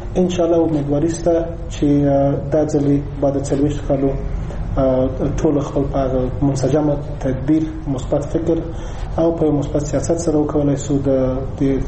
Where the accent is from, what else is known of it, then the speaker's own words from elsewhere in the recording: Afghanistan; موږ افغانان یو ستر هدف لرو، هغه هدف سوله ده او د وطن آبادي ده.